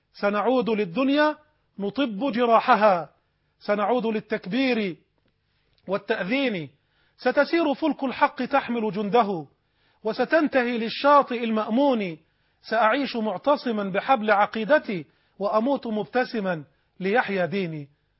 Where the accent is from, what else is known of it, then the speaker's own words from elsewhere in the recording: Egypt; عندنا في مصر